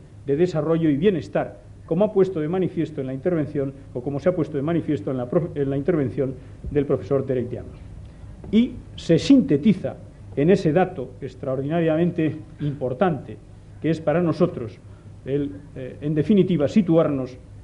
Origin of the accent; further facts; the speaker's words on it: Basque Country, Spain; Y si estoy orgulloso de estar delante de todos ustedes como Lehendakari vasco